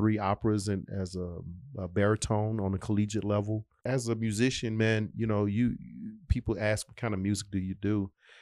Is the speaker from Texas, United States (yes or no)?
yes; Dallas, Texas, United States; You know, in Dallas, I'm from Dallas originally.